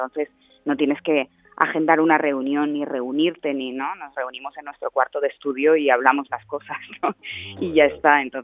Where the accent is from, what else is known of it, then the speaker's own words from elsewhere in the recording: Canary Islands, Spain; also born or lived in Basque Country; now in Madrid, Spain; hay veces sí que digo que soy canaria porque es verdad que me crié allí, ¿no? Pero al mismo tiempo donde más tiempo he vivido es en Madrid, pero luego al mismo tiempo entiendo el euskera, me sé mil canciones en euskera.